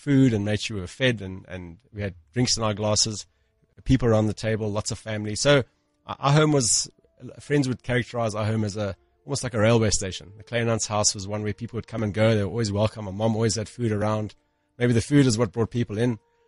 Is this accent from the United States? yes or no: no; Johannesburg, Gauteng, South Africa; should be a proper Afrikaans-speaking chap, but through I guess, history, we grew up in the English parts of Johannesburg, went to English schools.